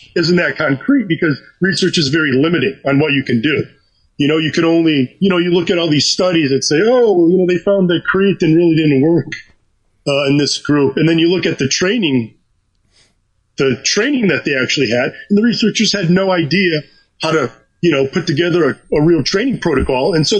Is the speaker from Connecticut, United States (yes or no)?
yes; Connecticut, United States; Connecticut.